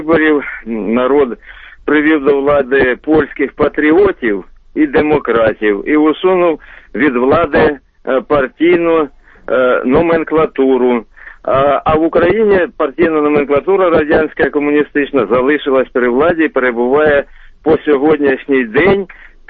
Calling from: Chernihiv Oblast, Ukraine; Чернігівщина.

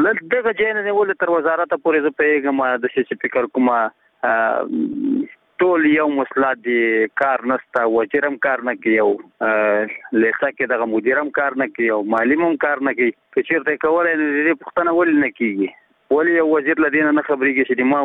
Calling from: Nangarhar, Afghanistan; زه د ننګرهار ولایت دی سره کې غلجی دی ولسوالۍ څخه دا پیغام درته سپتم

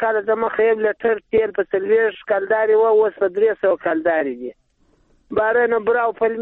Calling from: Uruzgan, Afghanistan; زه د روزګان د ولایت جراوت ولسوالۍ … خبره کوم.

